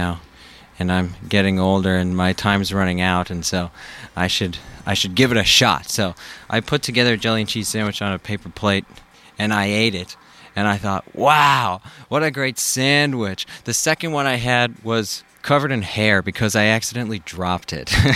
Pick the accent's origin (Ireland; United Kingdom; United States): United States; born there; Well, I was born in America, and so...